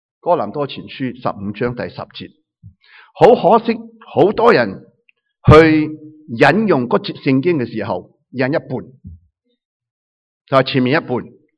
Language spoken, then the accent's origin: Cantonese; Guangdong, China; 咁其实我呢个广东人咧都好中意食大蒜